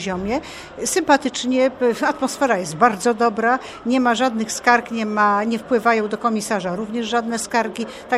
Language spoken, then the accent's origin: Polish; Bydgoszcz, Kuyavian-Pomeranian Voivodeship, Poland; jestem z Bydgoszczy, jestem sędzią międzynarodowym, no kilku grup FCI.